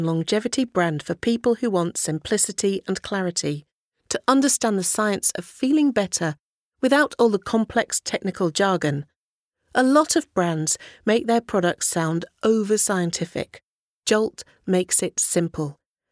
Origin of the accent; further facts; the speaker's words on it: Manchester, North West England, United Kingdom; I am from Manchester in England.